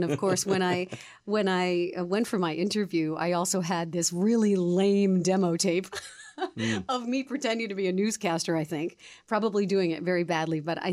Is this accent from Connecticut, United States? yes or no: yes; Hartford, Connecticut, United States; also born or lived in New York City; Yeah, both parents from the Bronx, born in New York City, raised in Connecticut, in the Hartford area, where most people don't have much of an accent.